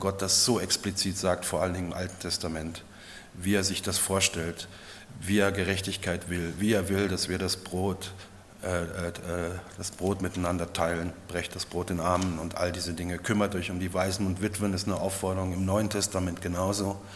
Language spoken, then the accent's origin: German; Lower Styria, Slovenia; German is a second language; now in Carinthia, Austria; ich bin Steirer. Ich bin aus der Untersteiermark. Aber ich bin definitiv ein Steirer, nur mit slowenischer Staatsbürgerschaft und nicht mit österreichischer und mit einer anderen Sprache. Aber die Region, wo ich herkomme, ist immer noch die Steiermark.